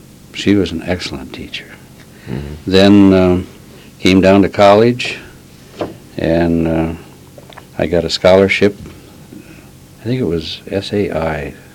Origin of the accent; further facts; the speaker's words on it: Page, North Dakota, United States; Well, my home, I guess you can still say it's there, is at Page, North Dakota.